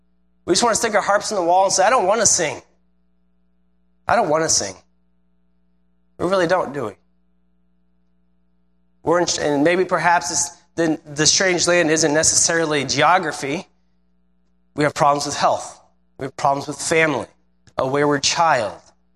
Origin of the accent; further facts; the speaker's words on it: Indiana, United States; I know I grew up here. I was born in Northwest Indiana, lived the first 27 years of my life here.